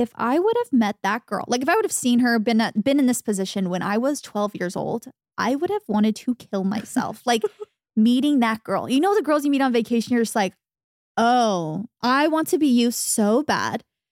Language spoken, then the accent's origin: English; Arizona, United States; As a little girl growing up in Arizona, wanting to be that girl so bad, like just a beach girl.